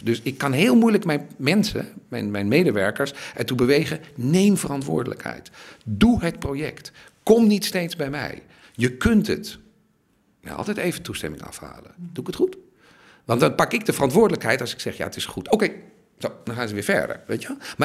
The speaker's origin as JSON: {"language": "Dutch", "country": "Netherlands", "said": "Ik ben Nederlander, ik ben neutraal."}